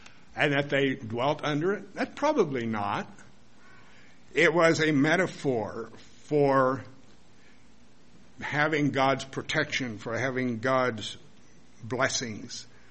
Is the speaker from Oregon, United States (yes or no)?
yes; Oregon, United States; I remember growing up in Oregon, we had this giant oak tree in our yard.